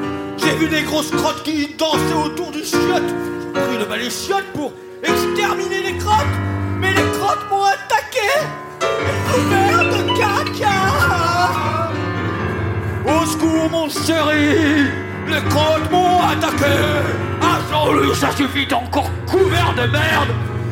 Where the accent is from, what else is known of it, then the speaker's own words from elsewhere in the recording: Algeria; Quand j'étais petit, j'habitais en Algérie.